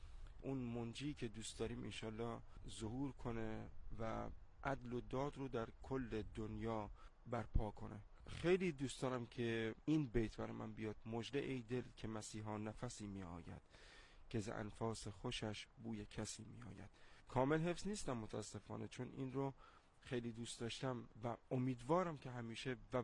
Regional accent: Bandar Abbas, Hormozgan, Iran; بندری هستم، بندر عباس.

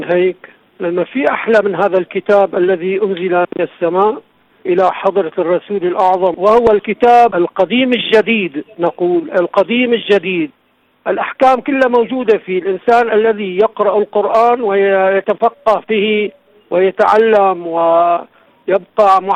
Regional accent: Damascus, Damascus Governorate, Syria; أنا من سوريا دمشق، منطقة حي الإمام زين العابدين عليه السلام، متزوج، عملي أنا حر، أنا أقود عربة ثقيلة للنقل.

